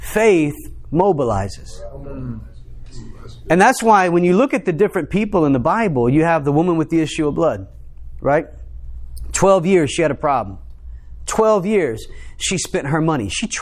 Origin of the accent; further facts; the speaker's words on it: Texas, United States; accent: twang; I can get around my family from East Texas and my accent changes. My twang comes back and before long I've got boots on.